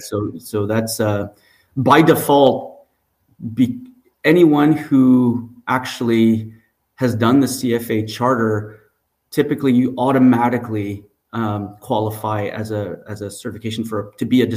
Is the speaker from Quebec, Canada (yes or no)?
yes; Montreal, Quebec, Canada; I'm actually born and raised in Montreal.